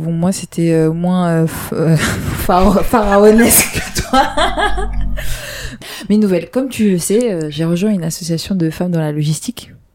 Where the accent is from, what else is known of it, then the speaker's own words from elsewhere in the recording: Cameroon; Je suis camerounaise, je vais pas parler de l'Égypte.